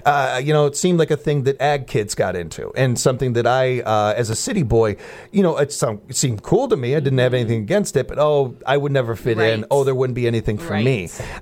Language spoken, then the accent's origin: English; Chicago, Illinois, United States; one of my best friends growing up in Chicago, because it had it pretty rough growing up myself, and things were hard.